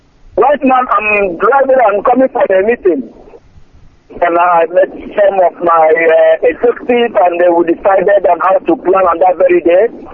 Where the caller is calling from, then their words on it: Nagoya, Aichi, Japan; I'm going from Nagoya, Japan, Nagoya.